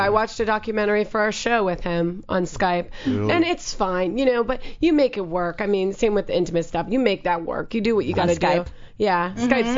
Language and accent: English; Minnesota, United States; also born or lived in Chicago / Bay Area; now in Los Angeles, United States; Actually, I was born in Minnesota, lived in Chicago, then moved to the Bay Area.